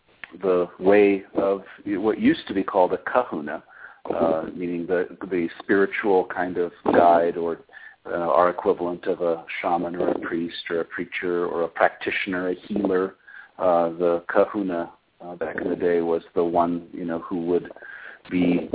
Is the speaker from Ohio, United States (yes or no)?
no; Minnesota, United States; I come from Minnesota originally, and so it's quite a climate change.